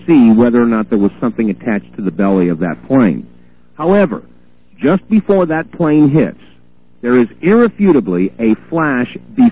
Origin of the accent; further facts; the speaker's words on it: New York City, New York, United States; I grew up in New York City, and those trade centers, I mean, I watched those go up back in the 60s.